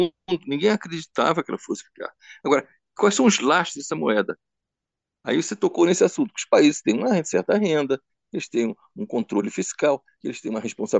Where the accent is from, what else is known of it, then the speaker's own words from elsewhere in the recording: Portugal; como Portugal, que eu sou português